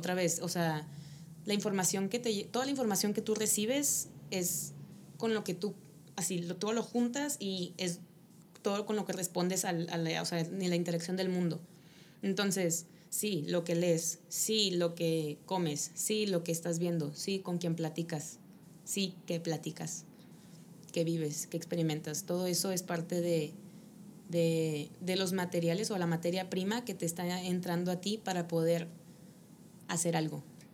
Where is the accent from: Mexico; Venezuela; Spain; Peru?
Mexico; nosotros formamos parte de una comunidad desde que somos mexicanos